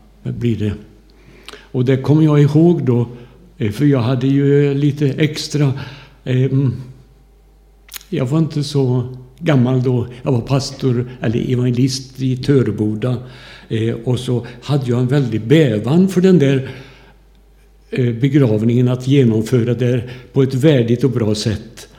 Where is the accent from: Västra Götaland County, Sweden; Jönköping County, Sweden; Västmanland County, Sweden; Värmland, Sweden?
Västra Götaland County, Sweden; Undenäs; Jag är uppväxt i Undernäs och där hade vi en liten pingstförsamling.